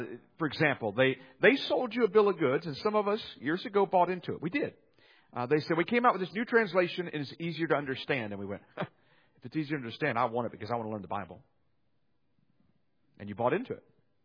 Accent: Slidell, Louisiana, United States; So I grew up in Slidell. It was North Shore versus Slidell.

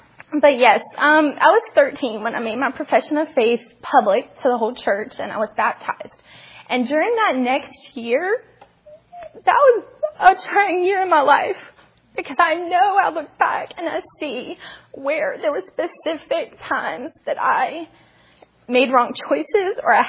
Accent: Manita, Virginia, United States; I was born in Manita, Virginia, which is funny because most people don't have a clue where that is.

